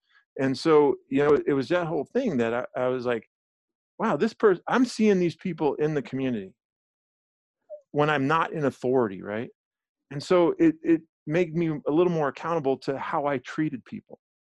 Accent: San Francisco, California, United States; I think the hardest part, growing up in San Francisco, my mom worked in a doctor's office.

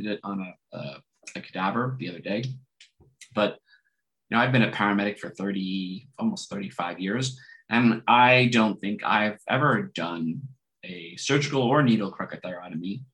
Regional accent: New Jersey, United States; Now, listen, I come from New Jersey. So New Jersey, we're used to talking to the physician on every call.

